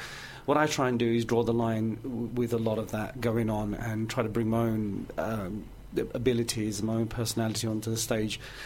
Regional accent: Canning Town, London, United Kingdom; ever since I was a child growing up in Canning Town.

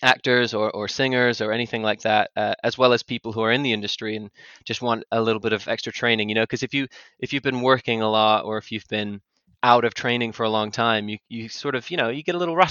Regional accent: Kingston, New York, United States; born there; also born or lived in United Kingdom; I was born in Kingston, New York State. I'm half American, half British, and I've spent my life sort of in between America and the UK.

